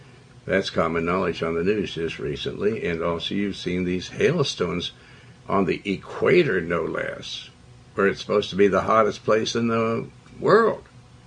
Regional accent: Montana, United States; I went there to show them the trees, for I was raised up in Montana.

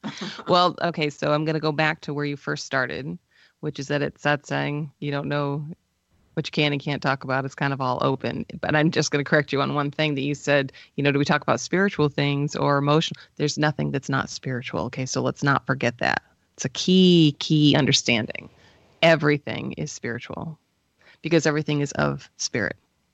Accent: Northeast, United States; I am from the Northeast, and everyone who lives in the Northeast of this country lives in sarcasm.

